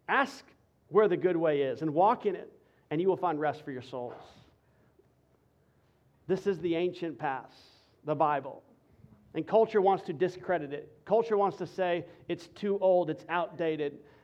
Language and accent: English; Texas, United States; I found out as a Texan one important thing